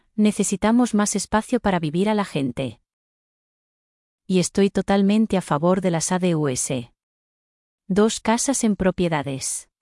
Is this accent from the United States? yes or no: yes; La Puente, California, United States; born there; Nací aquí en La Puente, hace 79,5 años, y solo he vivido en 2 lugares diferentes